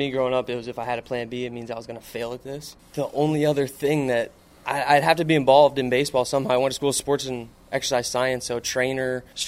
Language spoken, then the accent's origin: English; Palm Beach Gardens, Florida, United States; I'm 27, from Palm Beach Gardens, Florida, born and raised.